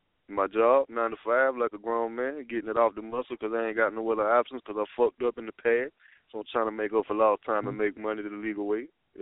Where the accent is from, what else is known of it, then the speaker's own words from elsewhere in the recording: the South, United States; we're from the South, man. We never took no snowballs to the face. We from the South.